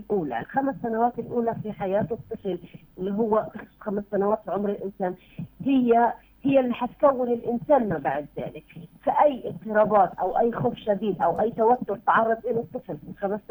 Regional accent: Palestine; إحنا كشعب فلسطيني

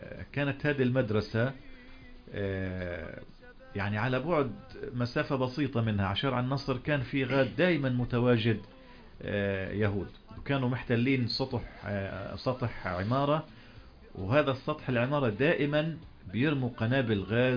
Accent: Palestine; اللي هي أقل القليل إنه إحنا كفلسطينيين لا نتعامل مع المنتج الإسرائيلي

